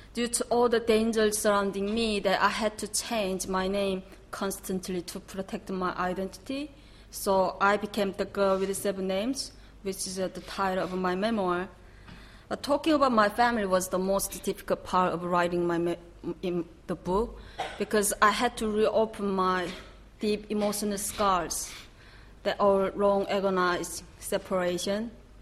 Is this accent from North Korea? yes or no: yes; North Korea; born there; English is a second language; I was born in North Korea because of the scene I was being born in there. I am one of the lucky North Korean defectors